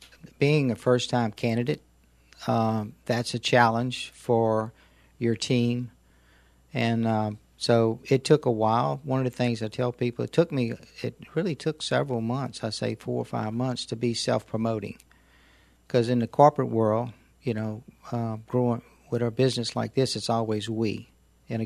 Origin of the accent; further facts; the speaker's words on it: Baton Rouge, Louisiana, United States; It was excellent. I tell you, Jim, it was one of the best places in the world to grow up. You know, Standard Oil came there in 1909